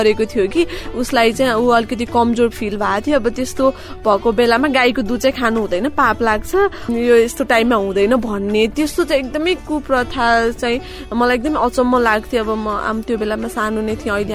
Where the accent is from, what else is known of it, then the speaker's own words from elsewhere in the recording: Lele, Bagmati, Nepal; म ललितपुरको लेले भन्ने ठाउँमा म जन्मिएँ र मेरो हुर्काई पनि त्यहीँ भयो मेरो परिवार मेरो आफन्तजनक मेरो सबैजना त्यहीँ नै हुनुहुन्छ